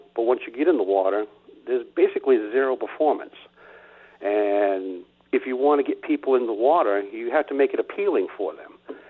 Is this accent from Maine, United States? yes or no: yes; Mount Desert Island, Maine, United States; and I grew up down on Mount Desert Island, enjoyed swimming